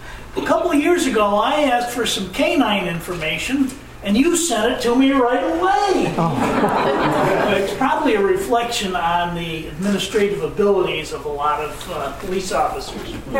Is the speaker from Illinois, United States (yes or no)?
no; New York, United States; I came here from Saratoga County, New York, to become the first full-time officer and police chief in Hinesburg.